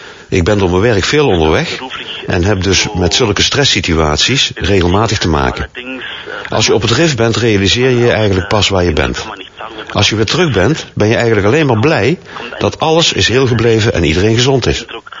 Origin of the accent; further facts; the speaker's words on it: Bavaria, Germany; Dutch is a second language; Ik kom uit de buurt van München en ik ben 43 jaar